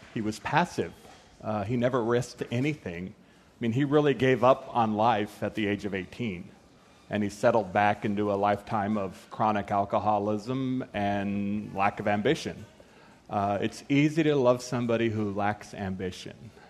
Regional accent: United States; Well, I grew up poor in the United States, and my variety was Native American, but I share this story with millions of other Americans from poor places in the United States.

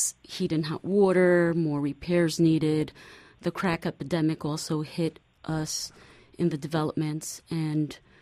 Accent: New York City, New York, United States; It was, growing up in New York City, the only safe, affordable housing.

